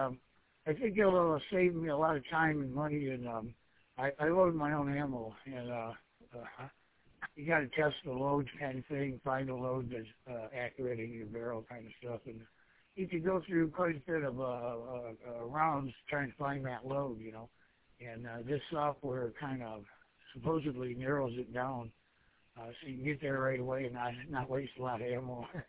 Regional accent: Roseville, Michigan, United States; now in West Bloomfield, United States; But I grew up in Roseville. I lived there twice, actually.

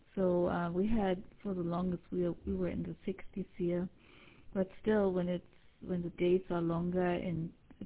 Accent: Germany; moved away; also born or lived in Texas; I'm from Germany, so I was raised in the cold. So I'm glad I'm not there. I'm here, and I did really like the heat in Texas when I was living in Texas

